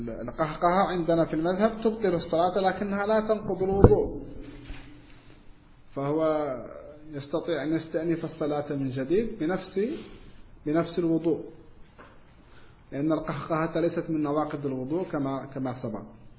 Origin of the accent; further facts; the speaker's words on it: Morocco; وهذا يسمى عندنا في المغرب يسمى مساجين الإمام